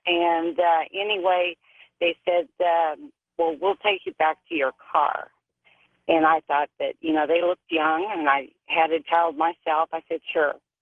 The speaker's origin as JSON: {"language": "English", "town": "St. Joseph", "region": "Missouri", "country": "United States", "also_born_or_lived": "Albuquerque, New Mexico", "said": "I was like 38 years old, and I was from St. Joseph, and I went to Platte City to meet a gentleman."}